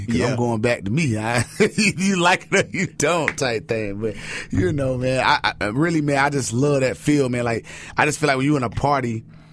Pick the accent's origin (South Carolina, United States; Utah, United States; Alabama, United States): South Carolina, United States; Greenville; I'm from Greenville, South Carolina. I'm right here in the upstate, man, where I'm from, right here in the upstate.